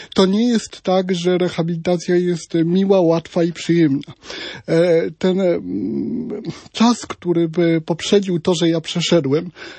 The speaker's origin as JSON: {"language": "Polish", "region": "Warmian-Masurian Voivodeship", "country": "Poland", "said": "ja pochodzę z maleńkiej wsi pod Nowym Miastem Lubawskim, gdzie jest, jak ja to mówię, wszędzie daleko, 5 kilometrów do wszystkiego, do najbliższego kościoła, sklepu, etc."}